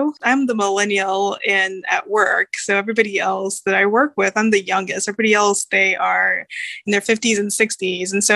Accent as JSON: {"language": "English", "region": "Maryland", "country": "United States", "tie": "born or raised there", "also_born_or_lived": "Los Angeles", "said": "Now I'm actually back in Maryland in my home state and I'm coming up towards the end of a work contract."}